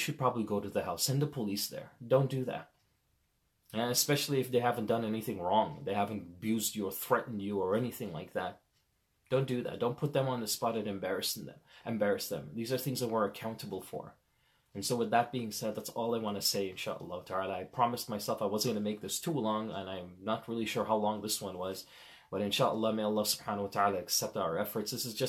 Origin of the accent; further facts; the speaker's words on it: Toronto, Ontario, Canada; also born or lived in Medina; A lot of people think I'm from India or Pakistan. I'm not. I'm actually West Indies. My parents are Guyanese. I was born in Medina. I grew up in Toronto. So I speak zero Urdu, zero. It's just Arabic and English.